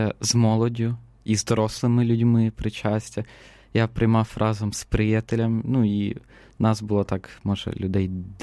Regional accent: Zaporizhzhia, Zaporizhzhia Oblast, Ukraine; Ну, Запоріжжя – це моє рідне місто, я його дуже люблю.

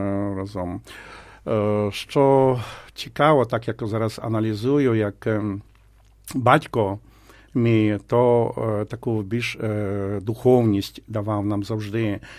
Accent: Vinnytsia Oblast, Ukraine; born there; я народився на Подільщині, у Вінницькій області, у хорошій християнській сім'ї. Мої батьки, як батько, так і мати, дуже хороші християни, католики

